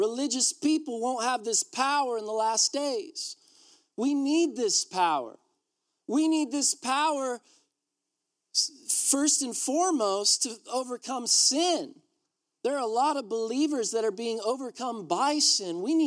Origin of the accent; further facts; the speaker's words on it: United States; I love my country. I'm an American.